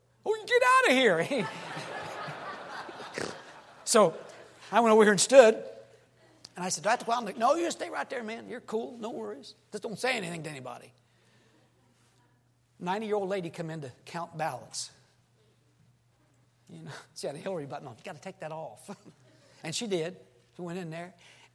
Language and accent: English; Australia; also born or lived in United States; and I'm an Australian citizen, so I'm not against Aussies, okay? I am one. I'm also American.